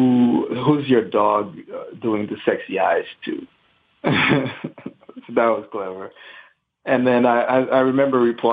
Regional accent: Haiti; I'm 35. I'm from Haiti.

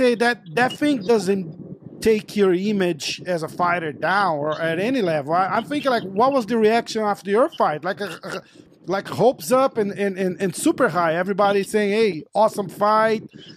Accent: Brazil; we're from Brazil, so we know

